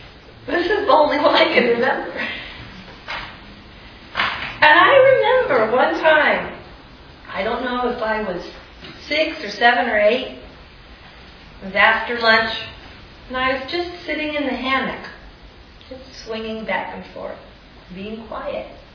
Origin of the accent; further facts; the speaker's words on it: East Coast, United States; Childhood, my family, we grew up on the East Coast and we had the joy of spending summers on a lake in Maine. And there were six kids in my family.